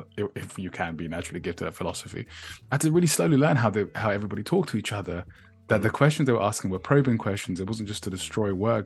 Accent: England, United Kingdom

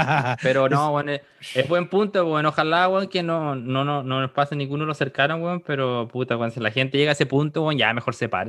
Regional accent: Chile; A mí me preguntaban, hey, ¿de dónde eres? Y yo decía, soy chileno.

